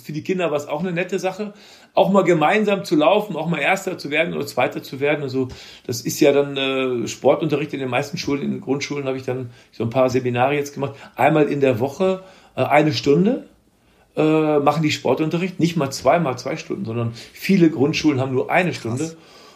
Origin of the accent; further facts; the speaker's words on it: Germany; ich bin Deutscher